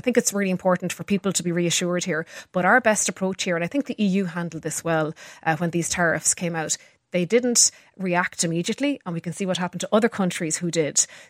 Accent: Galway, Connacht, Ireland; I come from Galway West constituency

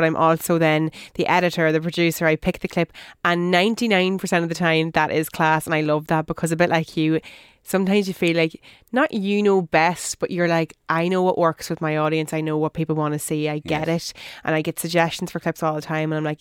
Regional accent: County Monaghan, Ireland; I blame a lot of it on the fact that I was from Monaghan and thought it was small town and couldn't do it.

